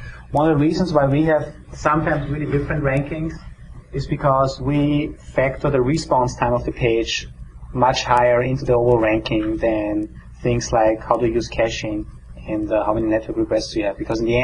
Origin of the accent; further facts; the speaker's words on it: Austria; English is a second language; I'm from Austria, so I was looking at the Austrian mobile phone providers.